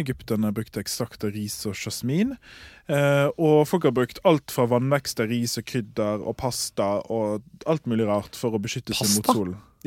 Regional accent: Sotra, Vestland, Norway; jeg er jo fra Sotra, som vi vet, og brukt mye tid liksom i sånn skjærgården og sånn, og sett på krabber. Og, altså jeg har veldig sånn personlig forhold til havet, føler jeg, for jeg har vokst opp med det.

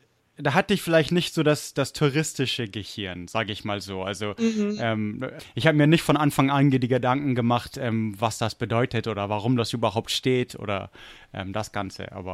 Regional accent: Munich, Bavaria, Germany; Das ist eine interessante Frage, denn ich bin in München aufgewachsen.

